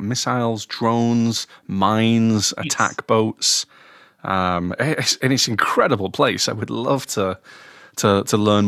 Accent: England, United Kingdom; but funnily enough, as an English person, I failed my English exam by like 3 points

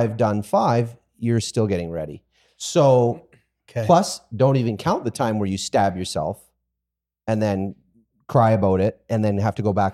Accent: Canada; So in at least my memory, growing up as a Canadian kid, log riders were like, whoa, they're tough.

